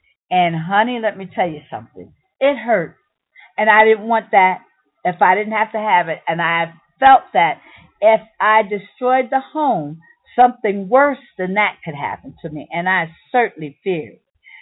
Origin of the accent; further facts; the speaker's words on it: New York City, New York, United States; in me growing up in Harlem. As a child, I suffered with asthma.